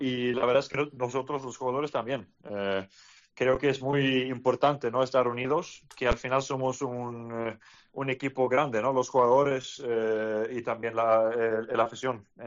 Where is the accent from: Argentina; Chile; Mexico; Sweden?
Sweden; Y además, siendo sueco, no es cada vez que podemos ir al europeo.